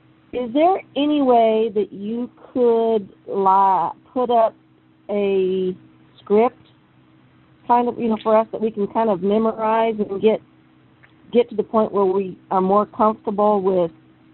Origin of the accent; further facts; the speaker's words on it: Arkansas, United States; No, I'm from Arkansas.